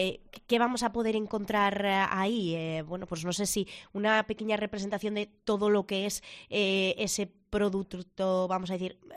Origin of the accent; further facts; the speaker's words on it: Navarre, Spain; nosotros al final somos navarros, conocemos nuestros productos aquí y es verdad que somos una comunidad que apuesta mucho por lo local